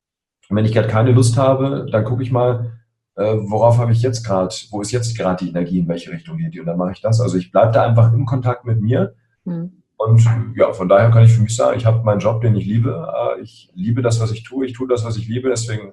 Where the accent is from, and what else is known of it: Berlin, Germany; born or raised there